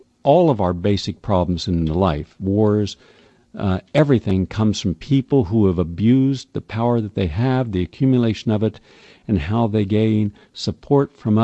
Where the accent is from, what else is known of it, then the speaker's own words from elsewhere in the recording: West Virginia, United States; I'm this guy from West Virginia. I don't think anyone in West Virginia ever owned a tuxedo.